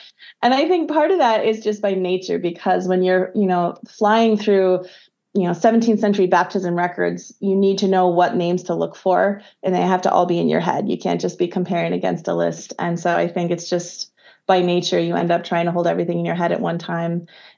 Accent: Wisconsin, United States; born there; In fact, it's actually the sister city of Luxembourg in all of the United States is the town where I was born in Wisconsin. So it's very Luxembourgish.

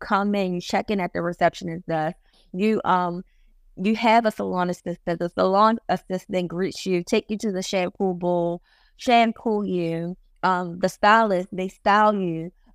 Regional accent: Baltimore, Maryland, United States; I went to Morgan State, but that's my hometown. I didn't live on campus. I stayed at home.

